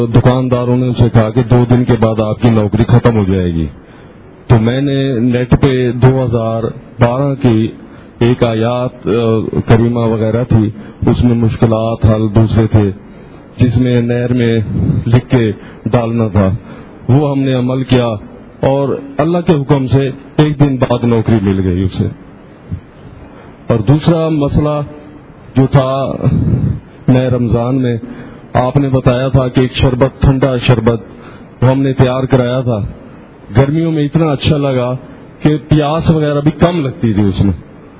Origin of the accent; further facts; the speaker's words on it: Kahror Pacca, Punjab, Pakistan; میں کروڑ پکے سے آیا ہوں